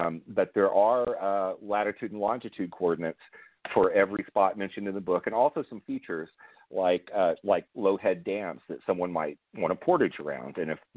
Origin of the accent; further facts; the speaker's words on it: Texas, United States; I grew up with alligators on the Texas coast, and it was not uncommon at all to see them when we were fishing